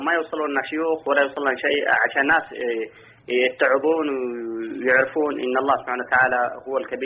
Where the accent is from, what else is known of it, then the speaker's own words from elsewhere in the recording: Yemen; now in Jeddah, Saudi Arabia; أنا مقيم في جدة هنا، أصلي من اليمن